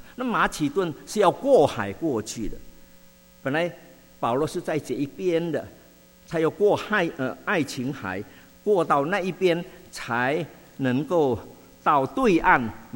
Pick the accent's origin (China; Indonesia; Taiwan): Indonesia; moved away as an adult; now in United States; 我们出生在印尼，是印尼的华侨，信主献身做传道都一直在印尼，一直到23年前神才带领我们到美国华人教会牧会啊